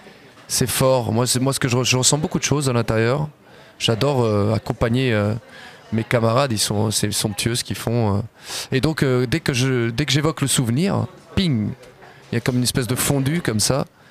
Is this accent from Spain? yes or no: yes; Spain; Moi, je peux en parler en plus parce que je suis espagnol. Je suis espagnol.